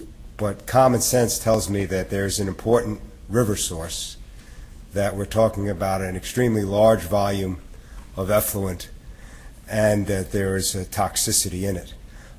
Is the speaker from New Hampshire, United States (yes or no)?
yes; Dover, New Hampshire, United States; I'm from Dover, New Hampshire.